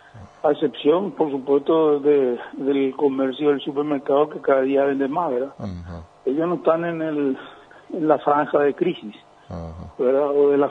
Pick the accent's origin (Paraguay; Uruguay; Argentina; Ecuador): Paraguay; y eso duele, duele como paraguayo